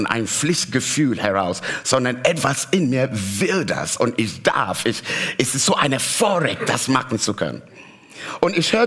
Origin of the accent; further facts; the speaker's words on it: Ghana; German is a second language; ich komme aus Ghana